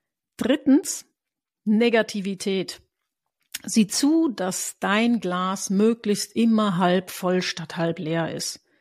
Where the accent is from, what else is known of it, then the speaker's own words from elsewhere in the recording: Rhineland, Germany; für mich als Rheinländer ist es schwer.